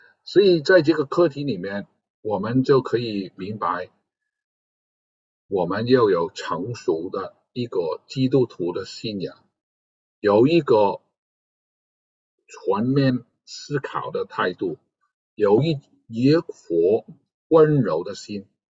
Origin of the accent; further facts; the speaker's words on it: United States; 我们美国人读圣经的时候感受也不同，